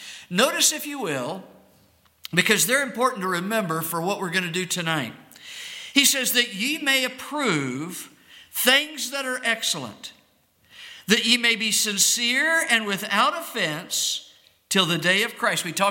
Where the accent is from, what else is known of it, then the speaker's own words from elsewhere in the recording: Phoenix, Arizona, United States; I grew up in Phoenix